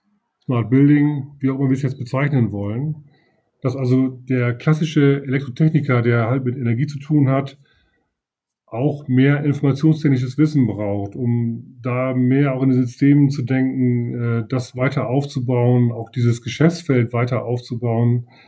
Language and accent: German; Leer, Lower Saxony, Germany; now in Oldenburg, Germany; Ja, dann wohne ich in Oldenburg. Ich bin gebürtiger aus Friese, ich komme also aus Leer.